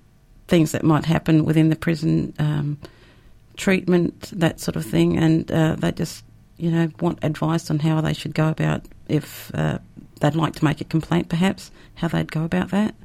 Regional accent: Perth, Western Australia, Australia; I'm from Perth. Yes, I'm a Noongar woman.

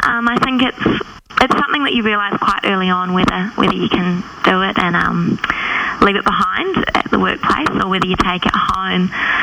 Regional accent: Auckland, New Zealand; now in Broome, Australia; Before Broome, I'm originally from Auckland in New Zealand, but I have been living and working in Broome for 18 months

